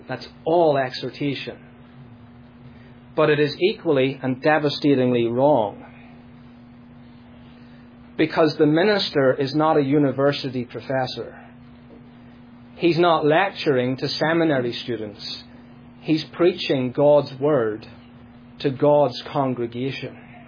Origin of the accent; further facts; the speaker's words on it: Northern Ireland, United Kingdom; Back in the 17th century in my home country of Northern Ireland